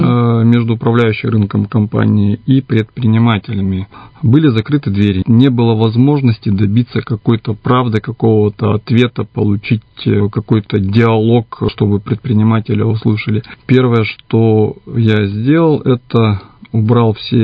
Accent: Zima, Irkutsk Oblast, Russia; Я являюсь уроженцем Иркутской области.

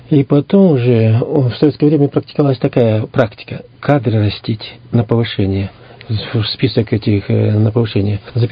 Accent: Zhlobina, Irkutsk Oblast, Russia; я из Аларского района, деревня Жлобина, настолько смотреть на свою бедную деревню стало

